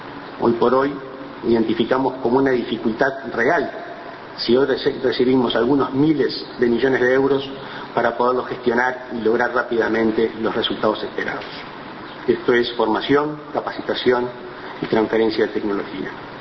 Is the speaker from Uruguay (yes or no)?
yes; Uruguay